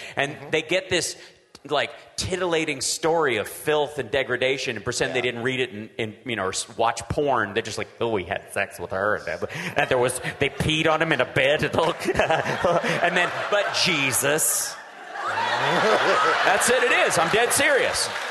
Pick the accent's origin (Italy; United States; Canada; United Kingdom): United States; Peeksville, Kentucky; At my church when I was growing up in Peeksville, Kentucky, we had a little white Christian church in every sense of the word.